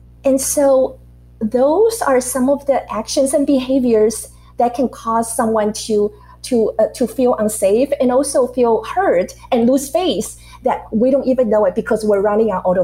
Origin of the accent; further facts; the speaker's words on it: Taiwan; I grew up in Taiwan. So I grew up in Asian culture.